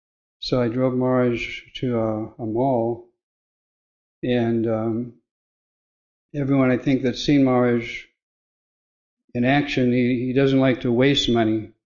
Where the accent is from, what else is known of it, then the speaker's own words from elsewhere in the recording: Los Angeles, California, United States; So I grew up in Los Angeles and we were a little late coming on the freeway towards the LA Temple.